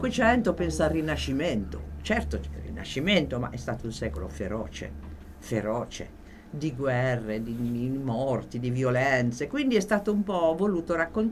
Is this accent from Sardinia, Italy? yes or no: no; Emilia-Romagna, Italy; now in Perugia, Italy; io sono emiliana, quindi Perugia perché ci vivo da qua più di 40 anni.